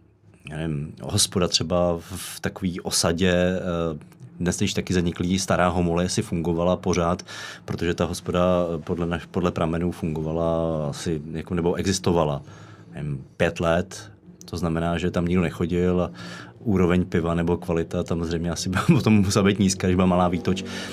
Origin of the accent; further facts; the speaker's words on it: Aš, Karlovy Vary Region, Czechia; pocházím z Aše, jo? Což je jakoby taky dost hustá jako aglomerace, takový sídelní útvar, dost poškozený jak bolševismem, tak potom raným kapitalismem.